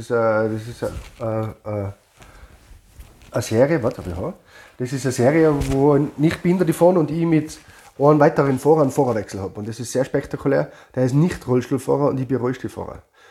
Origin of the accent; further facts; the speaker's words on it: Austria; Wirklich als Österreicher